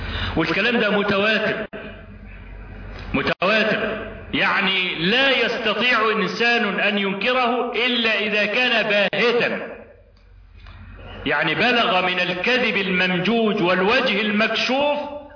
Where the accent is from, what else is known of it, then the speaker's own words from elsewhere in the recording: Egypt; انا عايز اعرف نجم البحوث الاسلامية ده شغلته ايه هنا عندنا في مصر؟